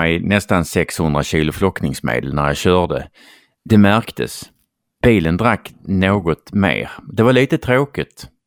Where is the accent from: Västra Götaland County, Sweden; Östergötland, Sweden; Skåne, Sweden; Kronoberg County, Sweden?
Östergötland, Sweden; Norrköping; Jag kommer från Norrköping.